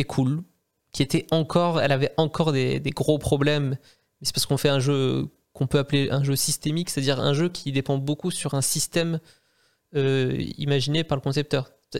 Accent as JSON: {"language": "French", "country": "Algeria", "tie": "born there", "said": "moi, par exemple, je suis né en Algérie"}